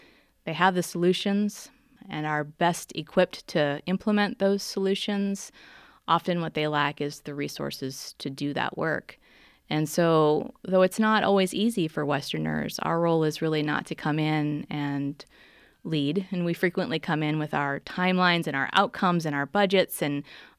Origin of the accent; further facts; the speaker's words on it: Montana, United States; Montana will always be one of my homes, but home is many places for me. And there are some things about being American. Of course, it's comfortable here.